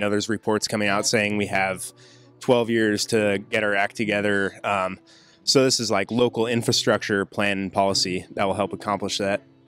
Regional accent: Davis, California, United States; And I'm from Davis, California.

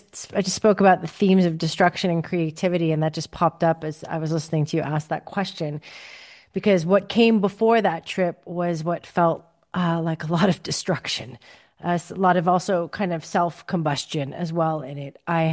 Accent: United States; now in Copenhagen, Denmark; I live in Copenhagen, though I'm from the States, and the work visa was tied to my job

